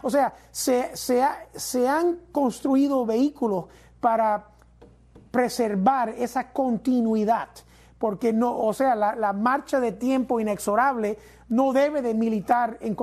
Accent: Cuba; yo como cubano no quiero ver que Cuba se endeude por mil años con bonos, etc.

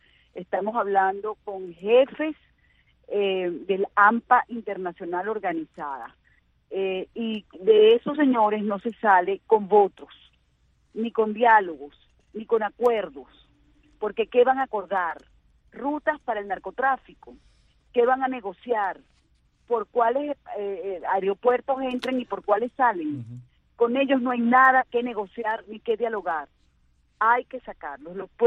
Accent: Venezuela; como venezolana

